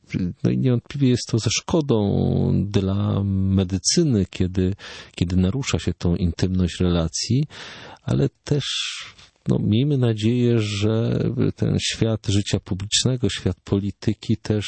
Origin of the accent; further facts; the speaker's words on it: Tarnów, Lesser Poland, Poland; czy w Lublinie, czy w Warszawie, czy w Tarnowie, skąd pochodzę i się wychowałem.